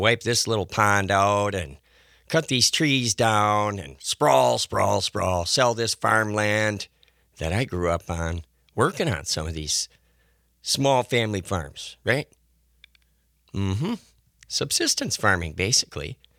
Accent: Stoughton, Wisconsin, United States; Meanwhile, in my hometown, Stoughton, still, you know, the fight is on to try and save the river

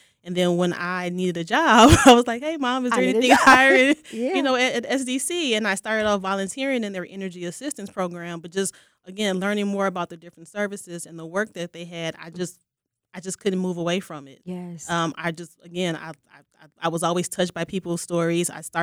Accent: Milwaukee, Wisconsin, United States; also born or lived in Chicago; So I was originally born in Chicago. I moved here when I was probably about four, but I'm pretty much from Milwaukee.

